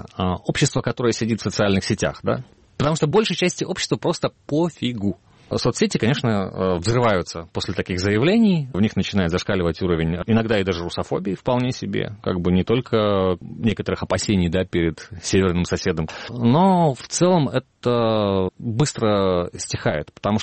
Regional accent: Kazakhstan; я человек русской культуры, я русский поэт, в конце концов. Но то, что я родился в Казахстане и вырос в иной культуре

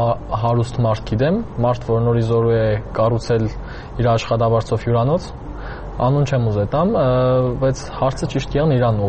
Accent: Gyumri, Shirak, Armenia; Իմ փորձովս ասեմ, էլի ես Գյումրեցի եմ

